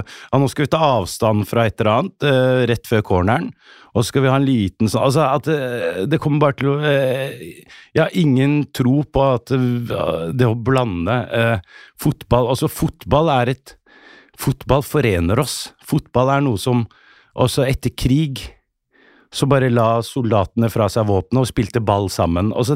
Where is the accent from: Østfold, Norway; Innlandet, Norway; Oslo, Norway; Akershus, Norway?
Oslo, Norway; Også det som kid vokste jeg på Bøhler, I tøft miljø.